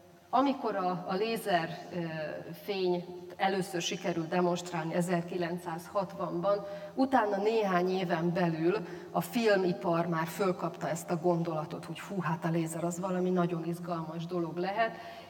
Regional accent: Szeged, Csongrád-Csanád, Hungary; Szegedről jöttem, mint szegedinek, nekem a fényről az első dolog, ami eszembe jut, hogy Szeged a napfény városa.

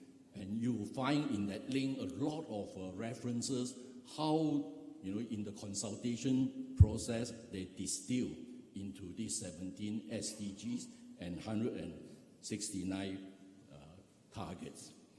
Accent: Malaysia; from Malaysia.

